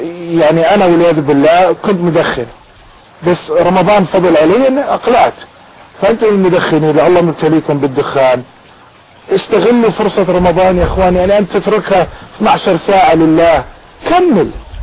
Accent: United States; Arabic is a second language; يعني أنا يقولون أمريكي وكانوا يعرفون كيف هذا الأمريكي الله هداه

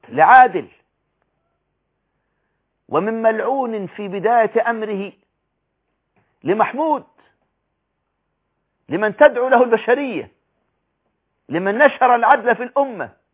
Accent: Egypt; قد يكون مصيرك كابن علي بالطرد والهرب أو بالسجن كما هو الحال عندنا في مصر

